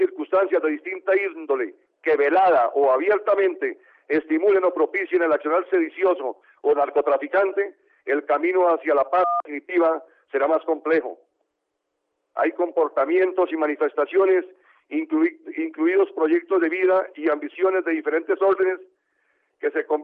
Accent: Florián, Santander, Colombia; A mi querida patria chica, a mi pueblo del alma, a mi querido Florián, pueblo santanderiano por excelencia

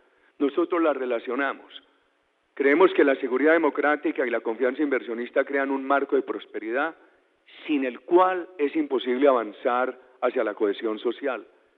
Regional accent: Antioquia, Colombia; Y no es un patrimonio de mi patria chica, de Antioquia, es un patrimonio de todo el país.

